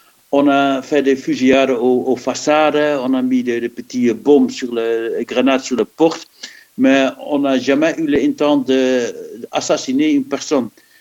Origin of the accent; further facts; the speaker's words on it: Belgium; Heureusement, on n'a pas ce type de violence chez nous en Belgique.